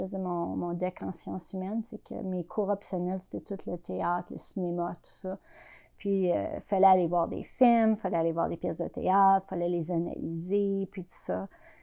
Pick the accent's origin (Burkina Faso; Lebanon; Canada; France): Canada; Quebec City, Quebec; now in Montreal, Canada; Je suis originaire de Québec, mais pour faire mes études universitaires, je suis déménagée à Montréal.